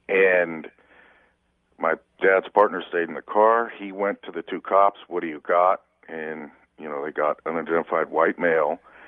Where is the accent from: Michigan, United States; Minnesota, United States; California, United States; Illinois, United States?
California, United States; I'm from San Luis Obispo County.